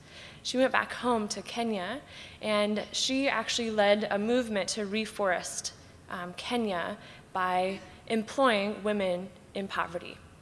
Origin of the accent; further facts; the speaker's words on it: St. Louis, Missouri, United States; I'm from St. Louis, so I work on staff 20 minutes away at a university called Lindenwood.